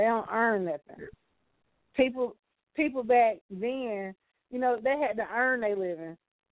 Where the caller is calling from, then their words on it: Carrollton, Georgia, United States; I'm calling from Carrollton, Georgia.